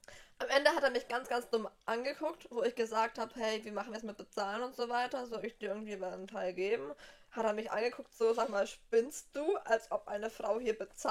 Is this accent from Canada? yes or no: no; Uffenheim, Bavaria, Germany; Wir kommen aus Uffenheim. Shaki wohnt in Würzburg, ich wohne gerade in Hopp.